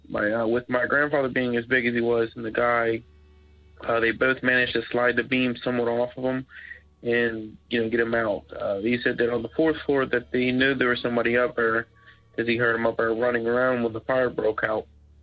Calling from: Florence, Kentucky, United States; I'm calling from Florence, Kentucky.

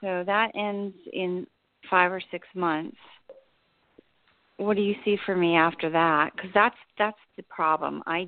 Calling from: New Jersey, United States; in New Jersey.

